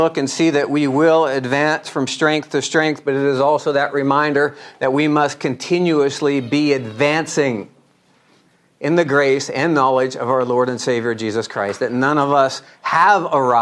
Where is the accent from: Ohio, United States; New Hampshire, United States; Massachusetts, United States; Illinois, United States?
Ohio, United States; Irondale; People used to ask me, and they'll still ask me, where did you grow up? And I used to say, Irondale, Ohio.